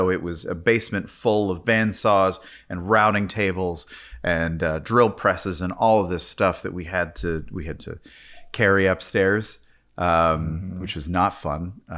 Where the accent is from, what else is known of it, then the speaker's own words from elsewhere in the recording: York, Pennsylvania, United States; I have just recently gotten back from my hometown of York, PA, dealing with the death of my father